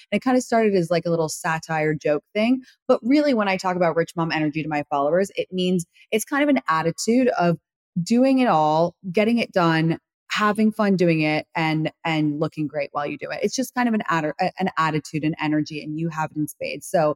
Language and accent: English; London, United Kingdom; moved away as an adult; I know I sound super American, but I was raised in London until I was 19.